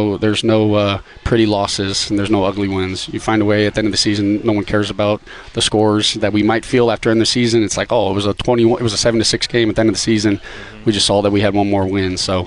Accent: Florida, United States

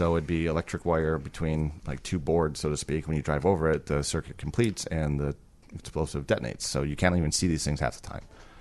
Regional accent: Sheboygan, Wisconsin, United States; I went back to my hometown of Sheboygan, Wisconsin, where I did not have a tribe, I didn't have a network, I didn't have a community.

